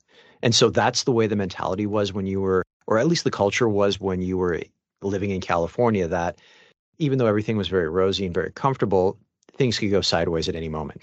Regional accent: Mississauga, Ontario, Canada; For reference, I grew up in Mississauga

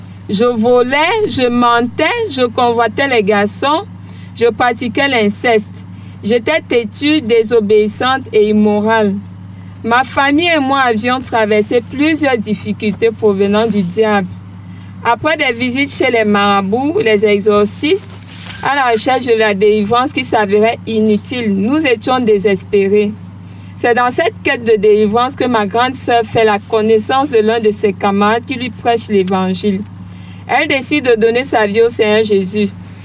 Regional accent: Yaoundé, Centre, Cameroon; born there; Je suis née en 1984 à Yaoundé. Je suis issue de la région du Mbaminkim. Je viens d'une famille de 7 enfants dont je suis la cinquième.

